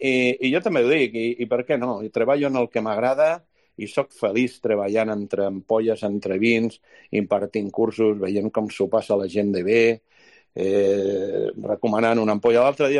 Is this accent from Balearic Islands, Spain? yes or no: no; Cornellà, Catalonia, Spain; jo de petit vivia a Cornellà. A Cornellà, doncs, no és zona vitivinícola